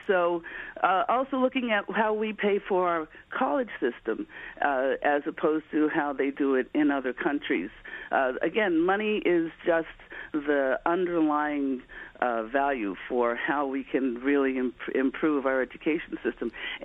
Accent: Manhattan, New York, United States; now in Westchester, United States; I was raised in Manhattan and have taught in Manhattan, but I am in northern Westchester

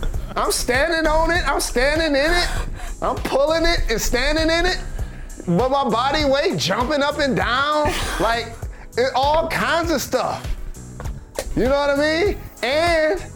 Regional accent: Michigan, United States; And remember, I'm from Michigan. So it's wintertime we doing this.

